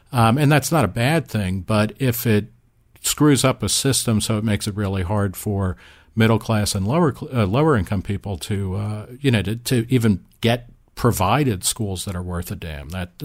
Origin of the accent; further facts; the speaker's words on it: New Jersey, United States; also born or lived in Texas; now in Ohio, United States; And, you know, I grew up in New Jersey. I live in Ohio. I lived in Texas 20 years ago